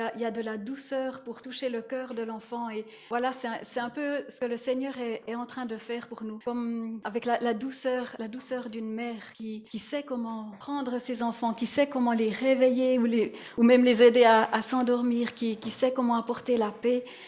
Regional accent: Val-de-Ruz, Neuchâtel, Switzerland; J'ai grandi au Val-de-Ru et il y a plusieurs villages.

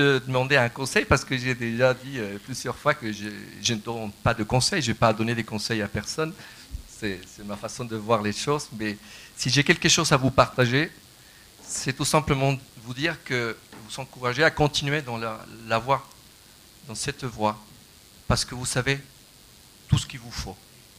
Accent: Chile; now in Thonon-les-Bains, France; Donc, je suis chilien, j'habite en France, à Thonon-les-Bains, donc de l'autre côté de Lausanne.

